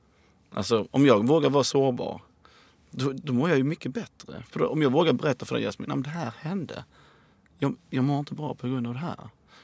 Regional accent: Hässleholm, Skåne, Sweden; also born or lived in Kristianstad; I Kristianstad. Fast jag är då från Hässleholm. Men då hade de inget BB i Hässleholm.

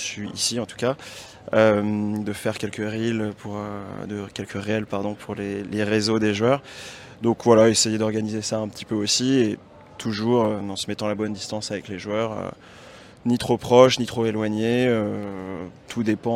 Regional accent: Lyon, Auvergne-Rhône-Alpes, France; je suis originaire de Lyon. J'ai 28 ans

